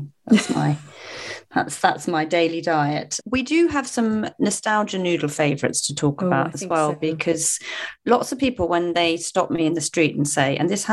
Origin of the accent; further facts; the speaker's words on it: South West England, United Kingdom; accent: Cornish; Because I am Cornish.